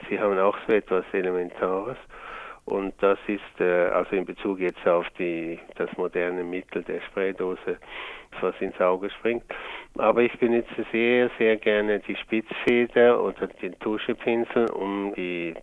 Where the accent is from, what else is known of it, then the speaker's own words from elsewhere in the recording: Zurich, Switzerland; born there; Ich bin in Zürich geboren, 1939, und ich bin mit 17 Jahren in die dortige Kunstgewerbeschule gekommen.